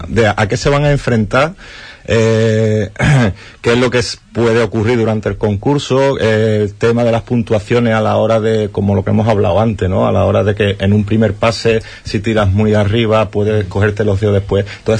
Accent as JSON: {"language": "Spanish", "town": "Punta Umbría", "region": "Andalusia", "country": "Spain", "tie": "born or raised there", "said": "tanto en Huelva como yo en Punta Umbría, de donde soy, ¿no? Donde he estado siempre."}